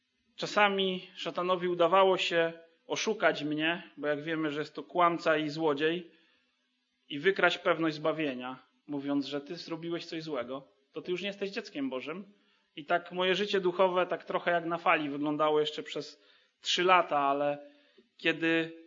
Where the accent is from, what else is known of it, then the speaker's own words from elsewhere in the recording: Subcarpathian Voivodeship, Poland; Wychowałem się już w Bieszczadach i tam wzrastałem w zborze, w rodzinie. Byłem najmłodszym dzieckiem